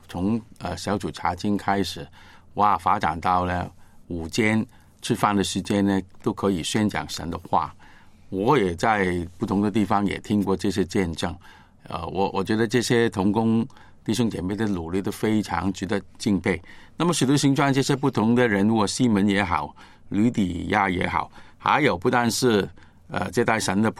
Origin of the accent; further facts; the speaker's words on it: Guangdong, China; 我们广东人常常说是夫妻档